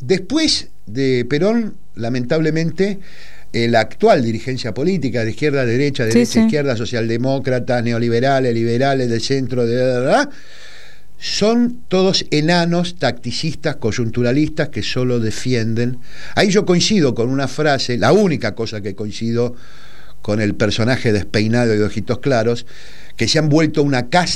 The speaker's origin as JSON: {"language": "Spanish", "country": "Argentina", "said": "no hay un conflicto en nuestro país"}